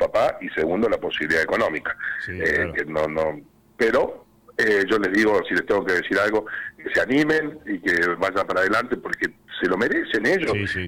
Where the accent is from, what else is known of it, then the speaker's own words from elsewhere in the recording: Brinkmann, Córdoba, Argentina; yo sé que hay mucha gente en Brinkmann, en mi pueblo, en nuestro pueblo, que trabaja muy bien con chicos con discapacidad.